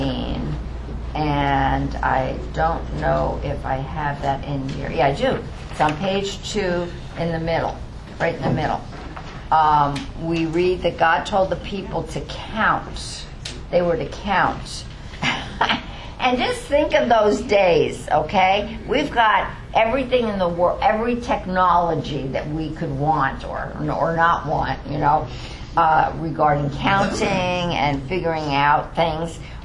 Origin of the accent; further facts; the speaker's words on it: New York, United States; Because you're from New Jersey, and I'm from New York, and we say Ma, okay?